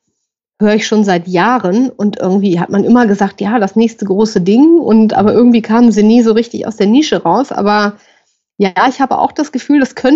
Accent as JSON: {"language": "German", "town": "Düsseldorf", "region": "North Rhine-Westphalia", "country": "Germany", "said": "Ich komme auch aus Düsseldorf."}